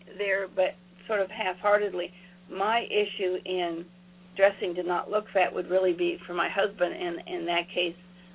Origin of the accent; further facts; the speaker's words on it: Appalachia, United States; But I came from Appalachia, a very poor part of Appalachia, and for the most part, I made my own clothes from feed sacks